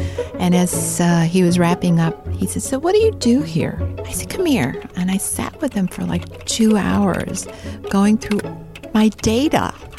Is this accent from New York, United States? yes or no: yes; New York, United States; now in California, United States; living in California. You know, I'm a New Yorker, right?